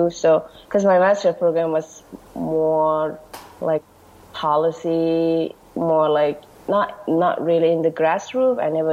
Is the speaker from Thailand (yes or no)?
yes; Thailand; English is a second language; also born or lived in Myanmar; I was born in Burma or Myanmar, in a country in Southeast Asia, and because of the conflict and war, so I moved to Thailand when I was like 6, 7. In a refugee camp in Thailand. I grew up there.